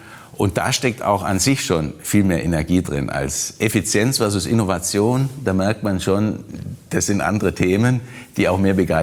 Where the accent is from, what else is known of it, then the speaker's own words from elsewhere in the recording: Germany; also born or lived in North America; als Deutsche